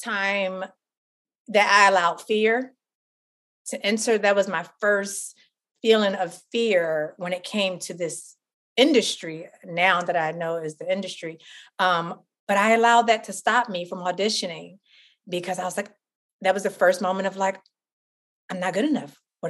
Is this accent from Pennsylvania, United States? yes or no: yes; Philadelphia, Pennsylvania, United States; I'm born and raised in Philadelphia. So Freedom Theater, it's a huge historically Black known theater in Philadelphia